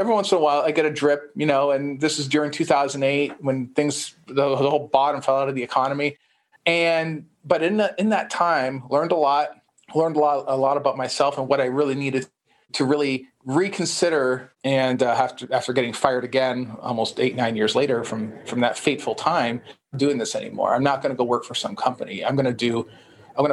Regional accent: Canada; I grew up in Canada. I grew up to a couple of immigrants from Italy.

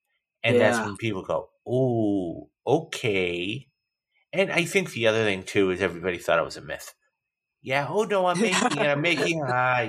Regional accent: Boston, Massachusetts, United States; I'm partial from Boston

